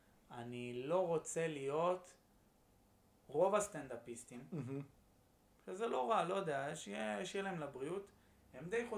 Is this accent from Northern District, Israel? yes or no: no; Bat Yam, Tel Aviv District, Israel; זה גם בבת ים, אני מבת ים